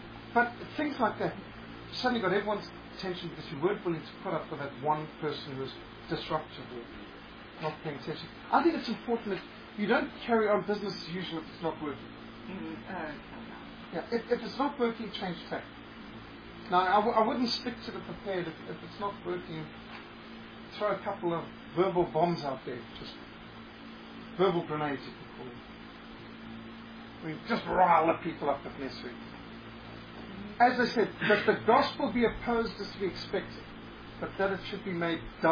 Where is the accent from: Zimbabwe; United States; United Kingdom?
Zimbabwe; Well, I grew up in Rhodesia.